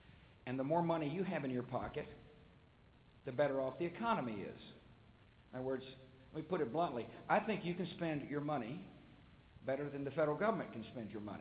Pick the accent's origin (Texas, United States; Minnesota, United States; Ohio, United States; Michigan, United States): Texas, United States; I did so in my home state of Texas, who is with us today